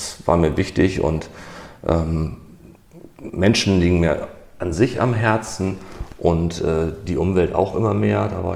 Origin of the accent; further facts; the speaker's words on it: Hamburg, Germany; Ich komme aus Hamburg, ne?